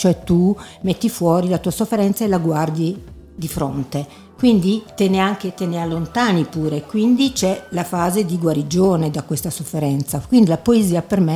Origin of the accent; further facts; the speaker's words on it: Merano, Trentino-Alto Adige, Italy; also born or lived in Silandro / Foggia; Io sono nata a Silandro, poi ho abitato a Merano e poi improvvisamente mi sono trovata a Foggia, che era una realtà totalmente diversa